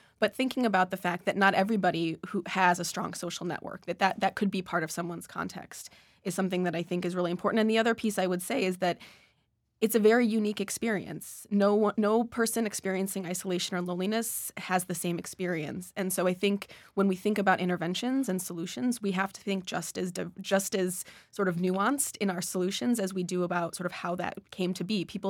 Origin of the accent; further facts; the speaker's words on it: Midwest, United States; I, having not grown up in New England, have a similar sort of, I grew up in the Midwest